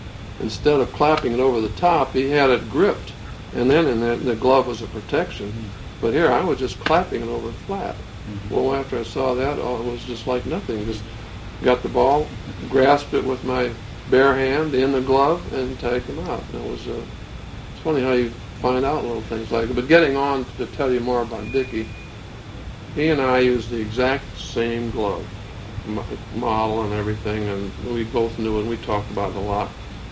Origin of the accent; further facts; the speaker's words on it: Oregon, United States; Well, we grew up in Oregon.